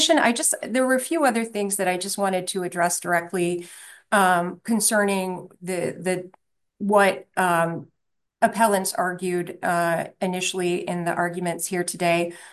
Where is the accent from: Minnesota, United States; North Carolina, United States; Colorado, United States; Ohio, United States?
Minnesota, United States; Edina; I can tell you, I'm from Edina. There was a lice outbreak in Edina with a bunch of parents last month.